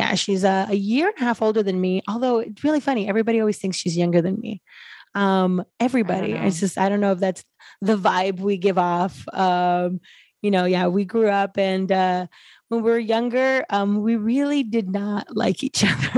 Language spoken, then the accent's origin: English; Compton, California, United States; also born or lived in Lynwood, United States; So I was born in a little town called Linwood, California, and it's a suburb of Los Angeles. We grew up we were in Compton for a long time.